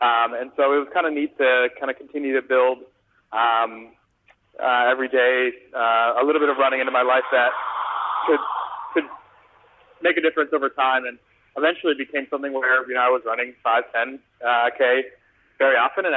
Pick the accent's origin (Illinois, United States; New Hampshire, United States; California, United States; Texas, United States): Illinois, United States; Chicago; one of the biggest asthma attacks I've ever had was doing the mile run in school growing up in Chicago